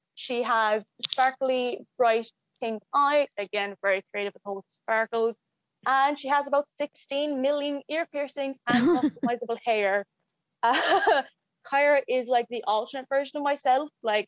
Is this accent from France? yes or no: no; Ireland; So I am a furry. I'm an Irish furry.